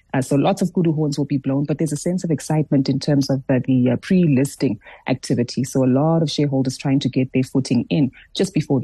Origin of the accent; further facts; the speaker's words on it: South Africa; it bodes well for us as South African consumers